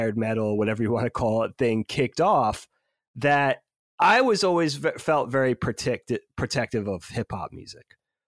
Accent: New York, United States; And, you know, we grew up in New York, so we had Hot 97

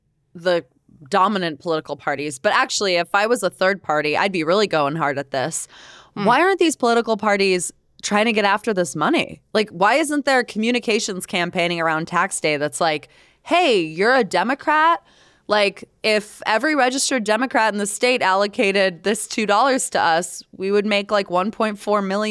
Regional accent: Canada; I mean, for me, like I'm Canadian, I have a Canadian bank account, that throws things into a whirlwind.

